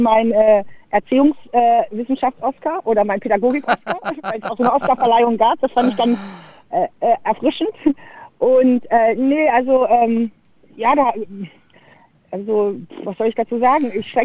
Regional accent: Hildesheim, Lower Saxony, Germany; moved away as an adult; now in Australia; Ich bin ursprünglich aus Hildesheim, das ist in Niedersachsen, aus der schönen Ortschaft Himmelstür. Da bin ich aufgewachsen und ich lebe seit 2007 eigentlich in Australien. Bis Ende 2019 war ich da eigentlich wohnhaft.

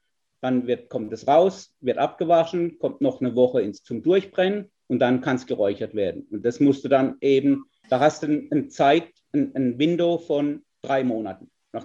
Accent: Baden-Württemberg, Germany; now in Australia; ich komme aus der Nähe des Schwarzwaldes und da hat mir ein bisschen der Schwarzwälder Schinken gefehlt hier in Australien.

